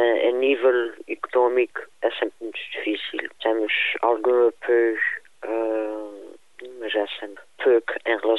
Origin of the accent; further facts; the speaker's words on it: Azores, Portugal; Achei que estava na altura de fazer um espetáculo sobre as coisas bonitas da minha terra. Foquei mais na parte da natureza, dos sons, dos elementos terra, lava. E gostava imenso de dar a conhecer as outras ilhas